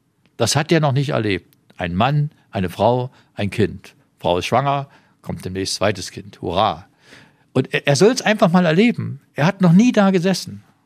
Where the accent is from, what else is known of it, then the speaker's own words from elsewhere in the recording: Jena, Thuringia, Germany; also born or lived in Meiningen / Leipzig; Ich bin in Meiningen geboren, aber aufgewachsen bin ich in Jena, die ersten 18 Jahre. Mhm. Dann habe ich gelernt, war bei der Armee, habe in Leipzig studiert und habe dann in Leipzig geheiratet. Dort haben wir unsere 6 Kinder gekriegt.